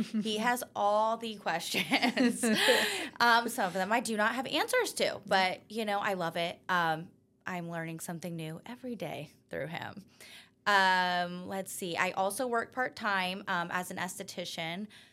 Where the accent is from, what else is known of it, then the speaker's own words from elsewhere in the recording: Westerville, Ohio, United States; We grew up in Westerville as well.